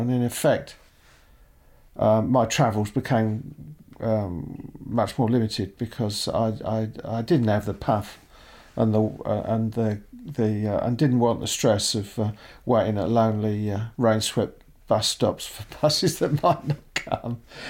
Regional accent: Brighton, South East England, United Kingdom; also born or lived in Midlands; I feel at the moment as though I've lived in Brighton all my life, but I haven't. We came back to Brighton from the Midlands when I was seven, and I stayed here until I was 18 and went away to university.

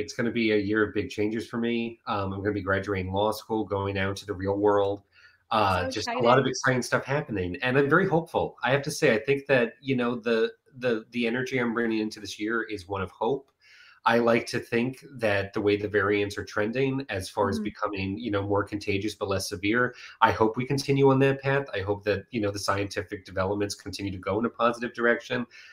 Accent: Long Island, New York, United States; But it came to Madison Square Garden, and I'm from Long Island.

